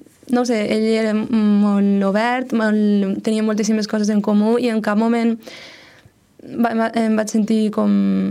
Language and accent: Catalan; Valencian Community, Spain; first language Valencian; La meva llengua materna és el valencià, però també parlo castellà i marroquí fluidament.